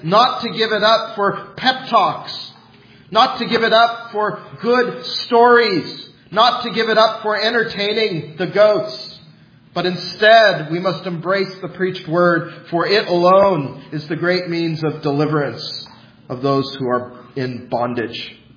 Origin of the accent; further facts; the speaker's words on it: United Kingdom; I'm British, so I love that word.